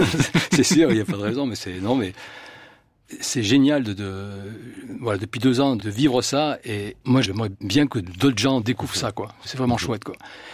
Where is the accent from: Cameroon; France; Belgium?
France; South-West France; born there; Je suis né en Sud-Ouest et j'ai joué au rugby.